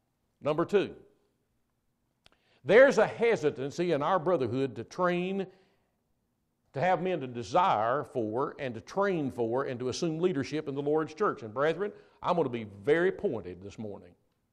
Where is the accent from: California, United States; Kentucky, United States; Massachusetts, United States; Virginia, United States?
Kentucky, United States; now in Indiana, United States; I was raised in Kentucky, so I can talk like a Kentuckian, okay, because I am one. I just happen to live in Indiana.